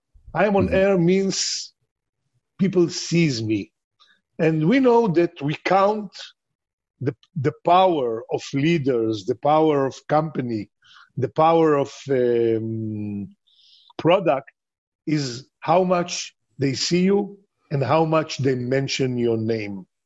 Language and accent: English; Iraq; I'm from Iraqian and I'm very proud to be Jew.